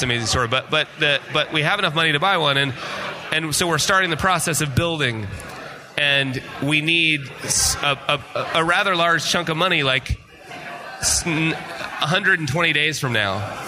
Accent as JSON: {"language": "English", "region": "Utah", "country": "United States", "said": "I felt like we had to move back to. I was from Utah"}